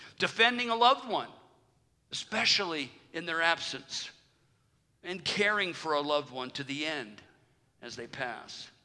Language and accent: English; Berea, Ohio, United States; born there; You know, I was born in Berea.